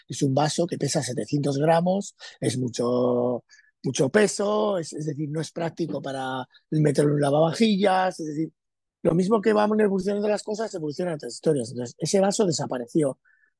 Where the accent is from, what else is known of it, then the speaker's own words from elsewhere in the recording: Basque Country, Spain; yo conocí a Argentina, soy vasco